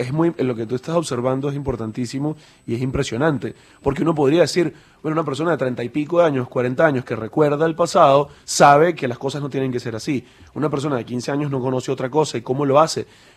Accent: Venezuela; así como los venezolanos hemos visto durante 20 años

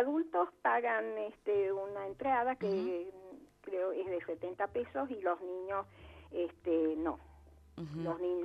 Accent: Tucumán, Argentina; Yo crecí en Tucumán. Fui a un colegio, a la Escuela Sarmiento de Tucumán, empecé la universidad en Tucumán

